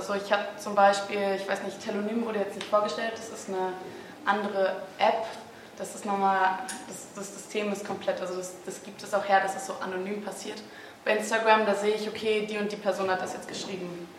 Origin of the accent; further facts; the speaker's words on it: Saxony-Anhalt, Germany; ich komme aus dem Norden Sachsen-Anhalts